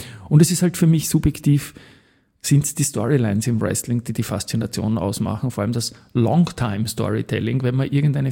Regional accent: Austria; als Österreicher bin ich natürlich ein großer Fan

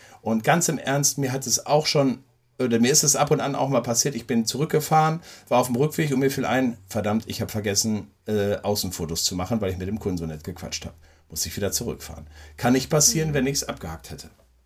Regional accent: North Rhine-Westphalia, Germany; Ich komme aus dem Ruhrgebiet

